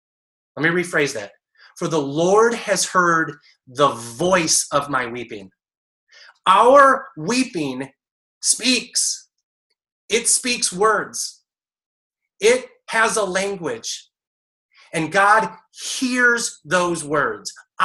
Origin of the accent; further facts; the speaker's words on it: Detroit, Michigan, United States; Marco and I grew up together in Detroit.